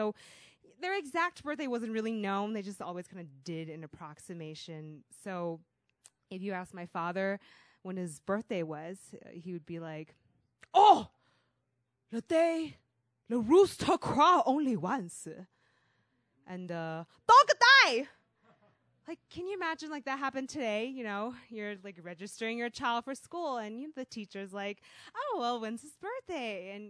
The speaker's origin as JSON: {"language": "English", "country": "Taiwan", "tie": "born or raised there", "said": "growing up in Taiwan as a Chinese kid"}